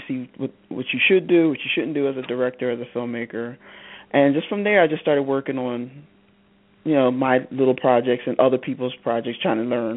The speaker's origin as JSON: {"language": "English", "town": "Philadelphia", "region": "Pennsylvania", "country": "United States", "tie": "born or raised there", "said": "I grew up in Philadelphia. All my life I've been in Philadelphia, born and raised. I grew up with my mother, my brother, my sister. I'm African-American"}